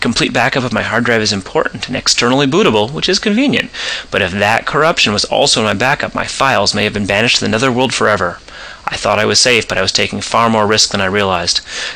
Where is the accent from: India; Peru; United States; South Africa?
United States; Phoenix, Arizona; I'm back in my hometown of Phoenix, Arizona, without a cloud in the sky.